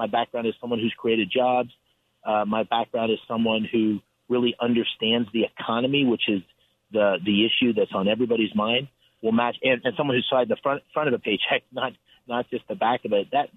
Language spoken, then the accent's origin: English; Bloomsburg, Pennsylvania, United States; I grew up in Bloomsburg, which is in the northeast part of Pennsylvania.